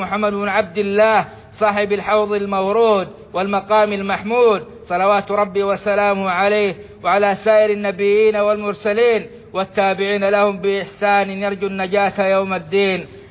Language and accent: Arabic; Saudi Arabia; إنا لنشكر الله تعالى على ما أنعم به علينا في بلادنا السعودية